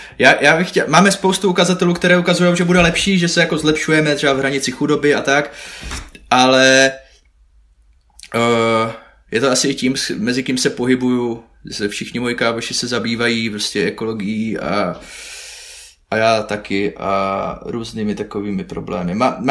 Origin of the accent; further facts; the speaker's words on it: Zlín Region, Czechia; já jsem ze Slovácka, takže to je i blíž nesrovnatelně.